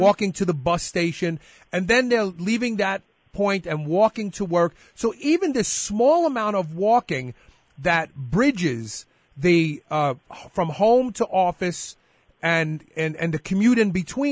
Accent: Brooklyn, New York, United States; moved away; except in enclaves like I grew up in Brooklyn, New York, and maybe Chicago, Illinois.

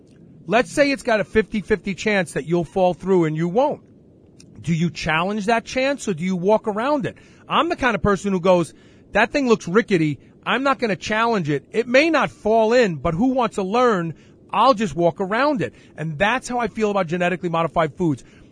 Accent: New York, United States; I grew up in New York. We had subways.

